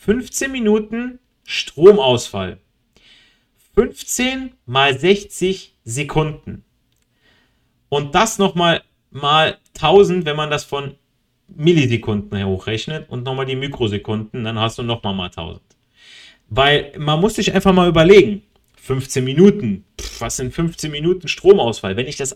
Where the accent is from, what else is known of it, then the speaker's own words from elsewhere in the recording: Italy; Ich als Italiener, ich weiß damals, mein Opa, einer der ersten Gastarbeiter hier in Deutschland, nach dem Krieg in den 60ern, ist er hier rübergekommen.